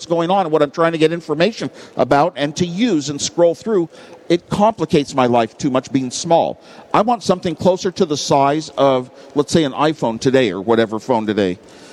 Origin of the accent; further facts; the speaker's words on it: Los Gatos, California, United States; There's a printer in my hometown of Los Gatos, California, and he makes pads of cash for me